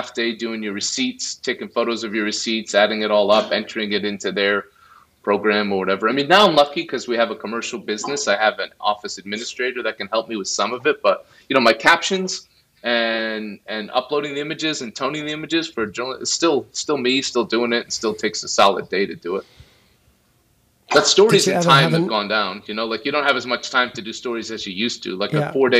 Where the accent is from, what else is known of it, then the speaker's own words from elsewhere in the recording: United States; but the New York Times, as an American and as someone interested in being a photojournalist, that was a big deal for me.